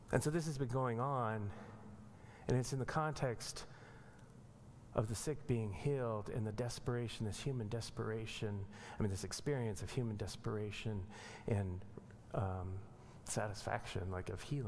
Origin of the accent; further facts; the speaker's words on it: Colorado, United States; for me, it was growing up in Colorado in the plains outside of the Rockies, and the cottonwoods that grow down by the streams, right?